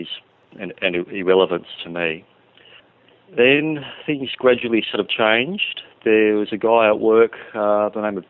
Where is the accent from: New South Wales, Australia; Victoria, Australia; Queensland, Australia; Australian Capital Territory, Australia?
Australian Capital Territory, Australia; Canberra; born there; I was born in 1968 in Canberra, went to Catholic schools.